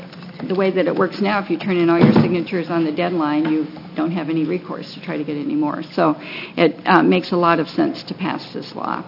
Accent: Portland, Oregon, United States; I'm from Portland, Oregon

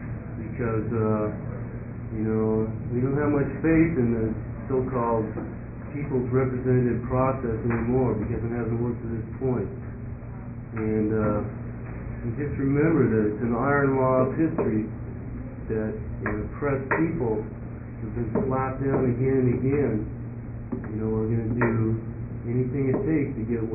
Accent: Eugene, Oregon, United States; I'm from Eugene. I'm unemployed right now.

